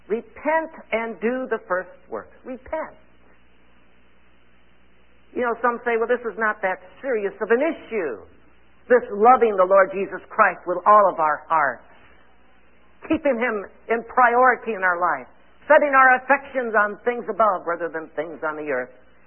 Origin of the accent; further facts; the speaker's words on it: Michigan, United States; I came home from, I grew up in Michigan, the assembly we were in had children's meetings on Monday evening.